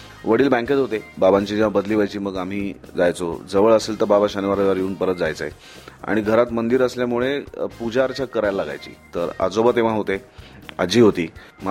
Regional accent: Pune, Maharashtra, India; रोडला ताराबाई काहीतरी समथिंग असं एक नर्सिंग होम होतं जिकडे माझा जन्म झाला. आणि आय एम व्हेरी हॅपी की मी एक पक्का पुणेरी आहे.

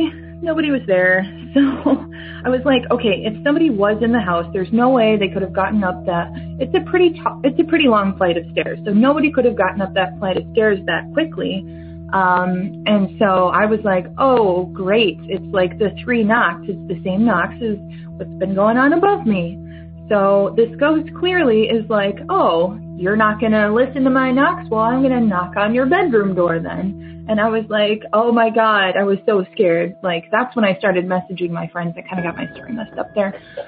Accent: Minnesota, United States; I'm from Minnesota.

